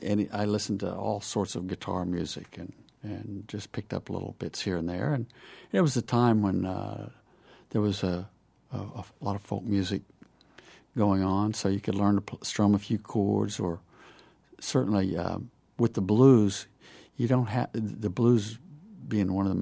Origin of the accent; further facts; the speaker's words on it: Texas, United States; I grew up in a small town north of Dallas in Texas